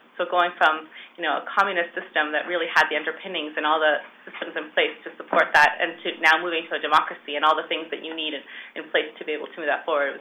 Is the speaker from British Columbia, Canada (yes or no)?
no; Toronto, Ontario, Canada; Well, I'm Ukrainian by background, so I grew up in Toronto, speaking Ukrainian, being part of the Ukrainian community, as any good Ukrainian here in Toronto, I'm sure you know, is.